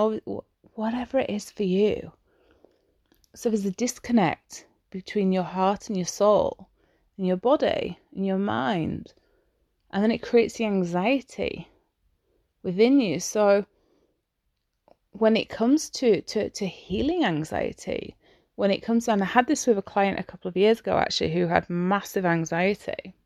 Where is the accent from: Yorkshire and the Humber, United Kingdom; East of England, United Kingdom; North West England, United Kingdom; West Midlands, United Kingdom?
Yorkshire and the Humber, United Kingdom; Obviously, I'm English. I'm from Yorkshire. I love my